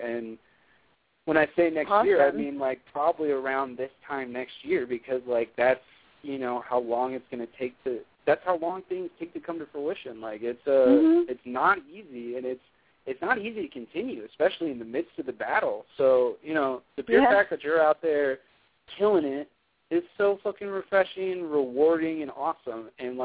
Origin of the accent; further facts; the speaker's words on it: Texas, United States; being growing up in Texas, it can be really easy to spot a Texan out of the room.